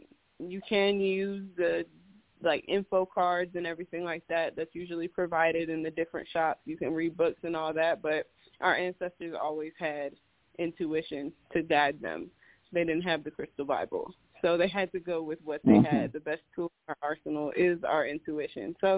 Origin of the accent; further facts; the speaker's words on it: South Carolina, United States; I was raised Southern Baptist. I'm from South Carolina, so I grew up in the church.